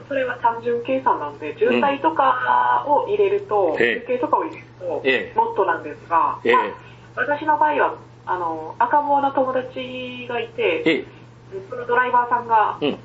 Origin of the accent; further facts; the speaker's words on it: Sapporo, Hokkaido, Japan; 私も北海道札幌市出身なんで。